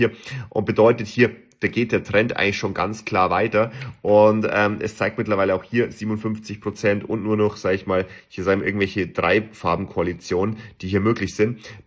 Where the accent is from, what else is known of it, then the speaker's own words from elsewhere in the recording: Bavaria, Germany; auch für mich als Bayer mittlerweile leider ein Riesenproblem